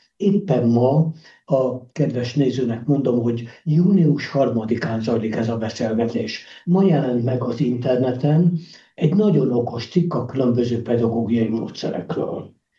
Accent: Budapest, Hungary; Én budapesti vagyok, ez egy más bolygó.

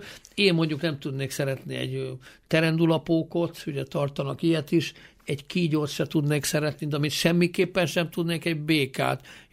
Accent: Tahi, Pest, Hungary; Tahiból fölnőttem, ezt bocsánat, közbe vágtam, ott ugye én már 61-ben születtem, és Tahiba a hegyoldalba születtem, ott szép ház van minden, meg gyönyörű erdők vannak a mai napig.

